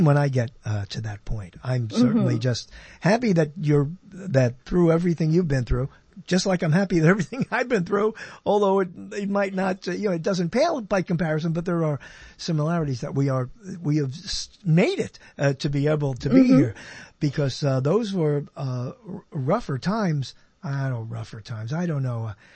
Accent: Brooklyn, New York, United States; I've done any number of stories of me growing up in Brooklyn, New York, in the 50s

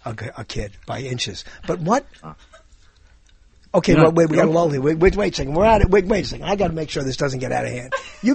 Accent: Brooklyn, New York, United States; I'm not worried about Alzheimer's, and I come from Brooklyn, I'm going to get Weisenheimer's

